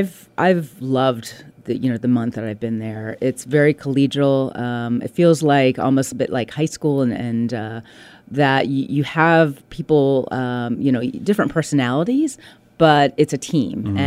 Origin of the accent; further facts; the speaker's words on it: Galway, Connacht, Ireland; moved away as an adult; now in United States; So, when I moved over from Ireland, from Galway, Ireland, my kids were very young. Mm. So 3, 5, and 7, had to kind of reinvent myself, or chose to reinvent myself after being a professor in Ireland